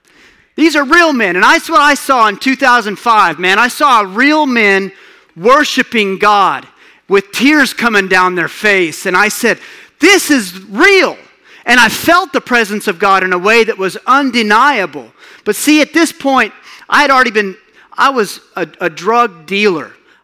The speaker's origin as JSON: {"language": "English", "town": "Clovis", "region": "New Mexico", "country": "United States", "tie": "born or raised there", "said": "I'm from Clovis, New Mexico, Eastern New Mexico, 44 years old. I was raised by some of the best people in the world."}